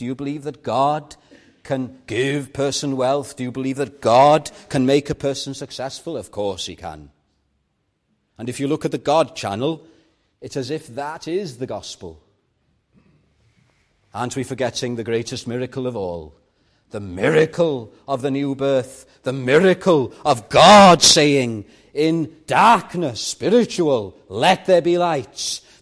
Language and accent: English; Llandudno, Wales, United Kingdom; let me tell you about a church in my hometown in Llandudno on the high streets.